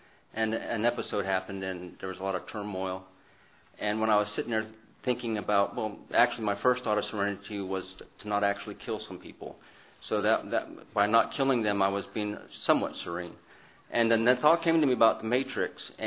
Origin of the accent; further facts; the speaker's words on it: Pensacola, Florida, United States; I'm from Pensacola.